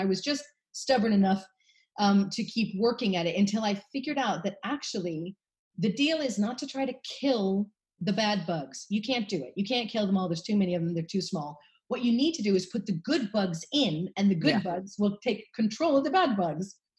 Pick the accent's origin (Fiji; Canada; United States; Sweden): United States; San Francisco, California; accent: American; now in Wales, United Kingdom; So I came from San Francisco originally, thus the American accent. I was a city girl, basically couldn't boil an egg, ended up coming to Wales, falling in love with a Welsh farmer